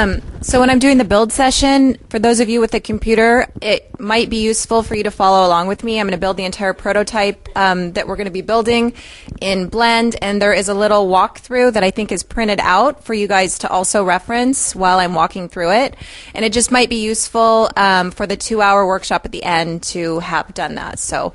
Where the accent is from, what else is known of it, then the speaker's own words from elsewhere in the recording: Seattle, Washington, United States; Sure. I'm from Seattle, Washington, in the United States.